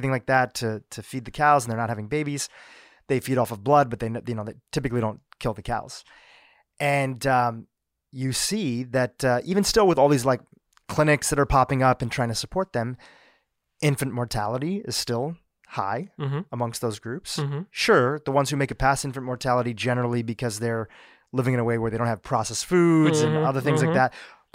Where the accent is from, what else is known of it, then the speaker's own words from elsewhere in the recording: Kenya; born there; I went on a trip with them to my home country, the country that I was born in that I haven't really spent much time in. That was Kenya.